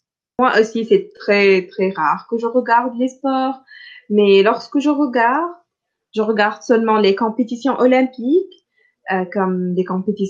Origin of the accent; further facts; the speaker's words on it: Tunisia; first language Arabic; French is a second language; pour moi, le français, c'est ma deuxième langue. Ma première langue, c'est l'arabe. Mais ici, en Tunisie, tout le monde doit apprendre le français à l'école. Donc, j'ai commencé à l'apprendre à l'âge de 8 ans.